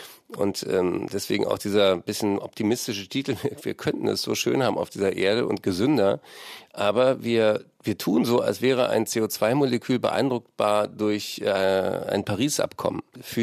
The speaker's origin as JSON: {"language": "German", "region": "Berlin", "country": "Germany", "said": "ich bin ja Berliner, bin mit meinem Vater Wildschweine gucken, mit dem Rad morgens gefahren durch den Grunewald."}